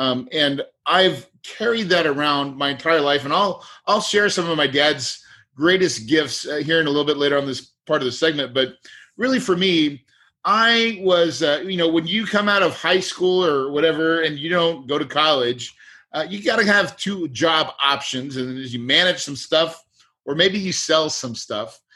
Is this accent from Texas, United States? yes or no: no; West Plains, Missouri, United States; I grew up in West Plains, Missouri in the Ozarks, just like you see on the Ozarks in Netflix, that type of Ozarks, on a country farm, 180 acres.